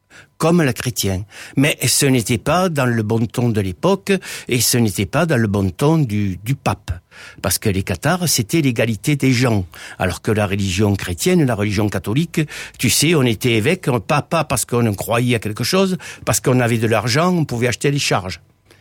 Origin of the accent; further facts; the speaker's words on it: Galgan, Occitanie, France; born there; Ah, je suis né à Galgan, à côté de Montbazin, voilà.